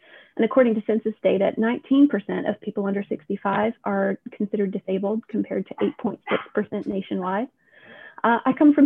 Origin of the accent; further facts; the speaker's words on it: Catlettsburg, Kentucky, United States; now in Huntington, United States; I grew up in Catlettsburg, Kentucky, and currently live just a few miles upriver in Huntington, West Virginia.